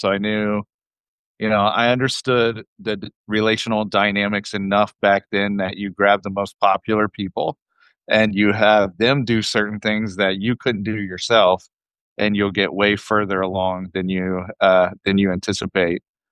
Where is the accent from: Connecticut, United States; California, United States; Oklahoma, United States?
Oklahoma, United States; born there; also born or lived in Colorado / Arkansas; I was born in Oklahoma, so we came back the next time